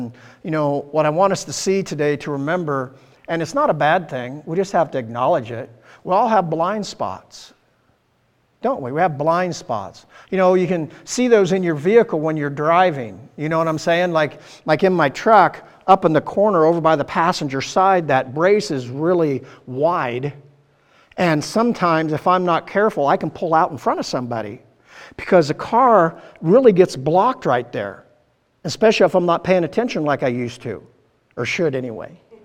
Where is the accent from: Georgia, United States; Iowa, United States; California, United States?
Iowa, United States; I'm from Southern Iowa, there you go.